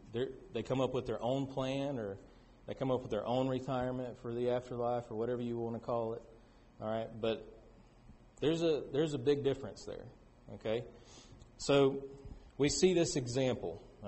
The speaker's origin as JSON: {"language": "English", "region": "Florida", "country": "United States", "tie": "born or raised there", "said": "It's the church I came from that I grew up in Florida."}